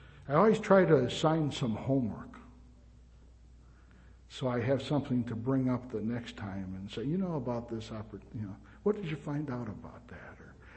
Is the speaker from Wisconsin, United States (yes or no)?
yes; Wisconsin, United States; And Brother Bob Oldham and I, and I was from Wisconsin.